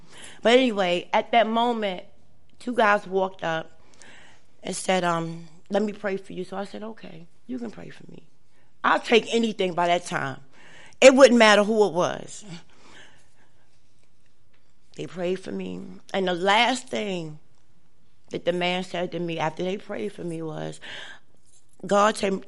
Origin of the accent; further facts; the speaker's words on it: Brooklyn, New York, United States; Y'all already know I was born and raised in Brooklyn.